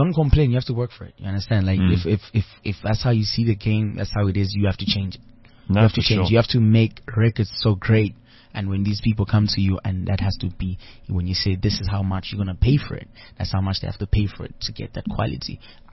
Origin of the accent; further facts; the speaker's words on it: Malawi; I went back home, I'm from Malawi. I went back home now